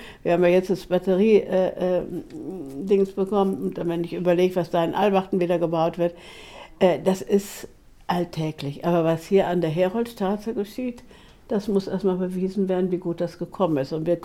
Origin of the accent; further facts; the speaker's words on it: Germany; Ich komme ja aus der Eifel, da bin ich groß geworden.